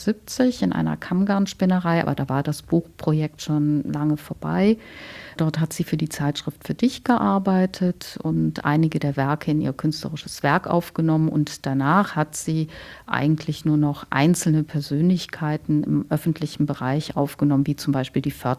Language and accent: German; Cologne, North Rhine-Westphalia, Germany; Ich komme aus Köln.